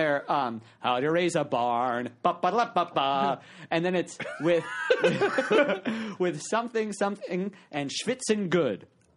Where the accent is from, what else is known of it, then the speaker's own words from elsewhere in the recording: Reading, Pennsylvania, United States; I'm from Reading, Pennsylvania.